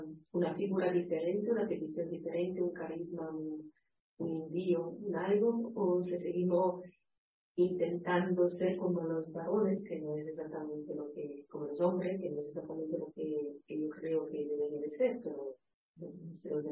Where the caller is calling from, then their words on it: Seville, Andalusia, Spain; de Sevilla, de Sevilla.